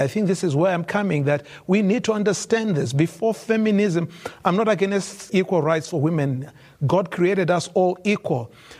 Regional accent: Zimbabwe; also born or lived in Canada; I'm from Zimbabwe and I'm from Canada.

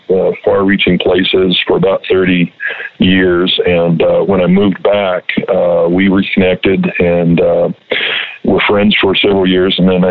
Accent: Fort Worth, Texas, United States; also born or lived in San Antonio / Cheyenne, Wyoming; but I was born in San Antonio. My dad was in the Air Force, so we moved around all over the country, nowhere exotic unless you consider Cheyenne, Wyoming exotic. But we wound up here in Fort Worth.

